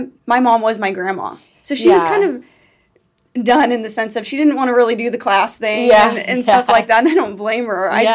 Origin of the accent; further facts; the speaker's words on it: Bakersfield, California, United States; I was born and raised in Bakersfield.